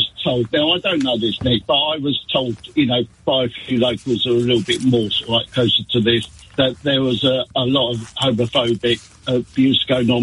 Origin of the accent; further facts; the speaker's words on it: London, United Kingdom; but I grew up living in Soho in the early 80s.